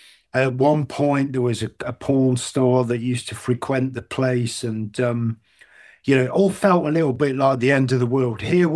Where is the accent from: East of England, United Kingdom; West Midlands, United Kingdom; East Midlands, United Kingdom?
East Midlands, United Kingdom; Grantham; The club was a local club called the Quilted Llama that was in my hometown of Grantham, and I had moved back to my parents for a third time